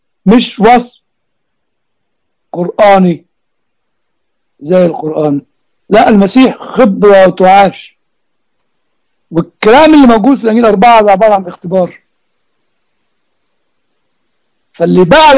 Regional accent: Egypt; طيب ذا الفيش والتشبيه عندنا في مصر

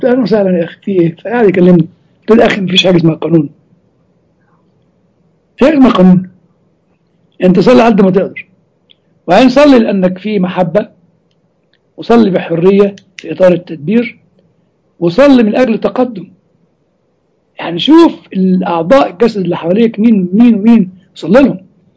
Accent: Egypt; قلت له يعني عندنا في مصر يقول لك ألطم ولا قطع هدومي

